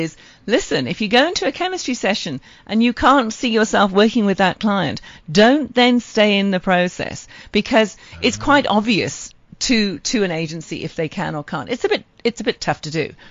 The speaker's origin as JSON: {"language": "English", "country": "United Kingdom", "accent": "British", "moved": "as an adult", "lives_now": "South Africa", "said": "And so when I got here, I tried to get into marketing in South Africa. And whether it was my British accent or the fact that I was female, which probably was, I couldn't get a marketing job."}